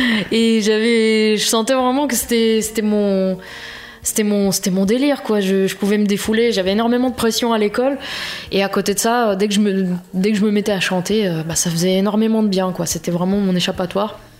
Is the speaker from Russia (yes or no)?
yes; Moscow, Russia; Faut dire que je viens de Russie. Donc, quand j'ai commencé, donc j'habitais Moscou.